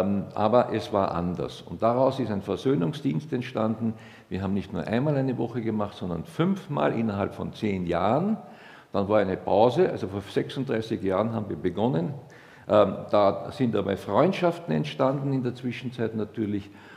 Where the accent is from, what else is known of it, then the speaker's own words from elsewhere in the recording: Melk, Lower Austria, Austria; ich bin ein Niederösterreicher, bin in Melk an der Donau geboren.